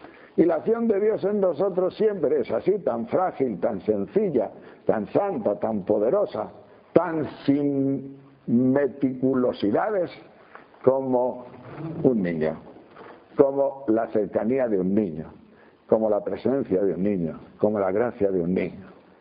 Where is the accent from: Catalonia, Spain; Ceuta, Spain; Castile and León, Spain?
Castile and León, Spain; Tejerina; o por lo menos lo que era el requesón en mi pueblo de Tejerina